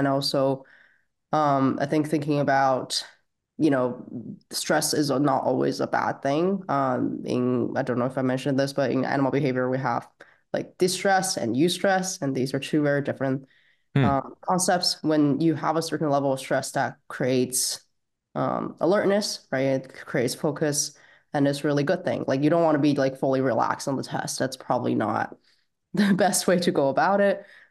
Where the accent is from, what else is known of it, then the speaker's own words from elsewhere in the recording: China; But I grew up like in China, and we had very serious testing culture there.